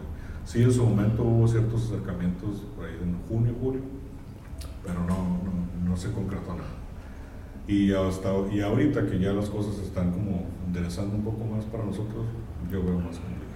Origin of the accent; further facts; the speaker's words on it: Tijuana, Baja California, Mexico; moved away; se les hace muy difícil entender por qué yo emigré de Tijuana